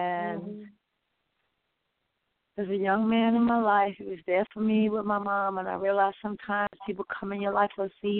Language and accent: English; Suffolk County, New York, United States; now in Attleboro, United States; Attleboro. Attleboro. I'm originally from Suffolk County, Long Island, New York, the Hamptons.